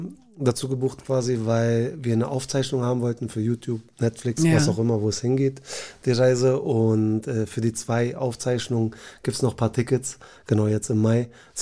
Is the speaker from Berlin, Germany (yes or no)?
yes; Berlin, Germany; weil ich identifiziere mich als Berliner, ich bin hier geboren, aufgewachsen.